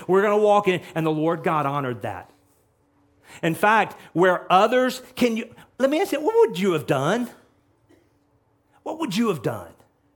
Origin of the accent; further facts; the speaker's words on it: Texas, United States; Listen, I'm from Texas, so I'm not talking about that.